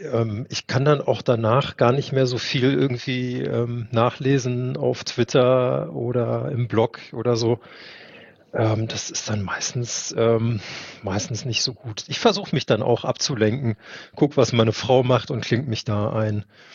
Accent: Friedenau, Berlin, Germany; also born or lived in Charlottenburg; Ja, also ich bin in Charlottenburg geboren und bin im schönen Friedenau aufgewachsen. Also war 2 Jahre, als wir nach Friedenau gezogen sind.

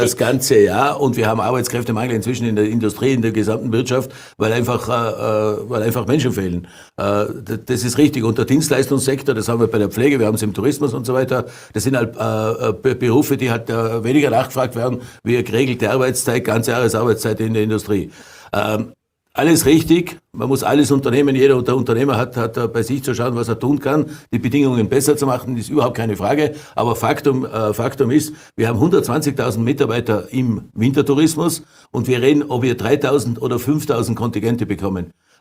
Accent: Tyrol, Austria; da muss man stolz sein als Tiroler.

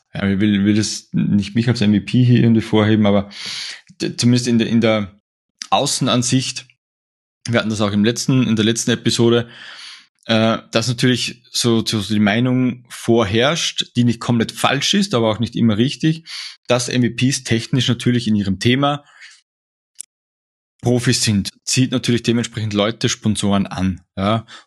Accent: Austria; bei uns in Österreich sagen wir, ich glaube, das ist nicht nur in Österreich

